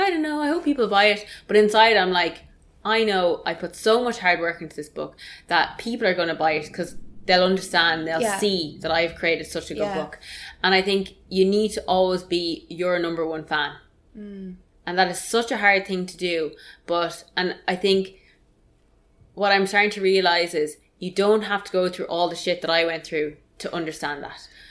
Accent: Ireland; And I know as Irish people, we call that cocky, but...

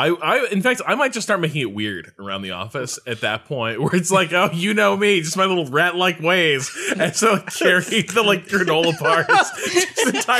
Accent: Boston, Massachusetts, United States; I'm from Boston. Let me tell you what's going on in my neighborhood.

